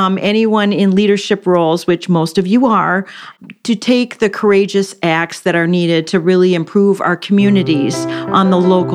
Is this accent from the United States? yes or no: yes; Parker's Prairie, Minnesota, United States; I'm from Parker's Prairie.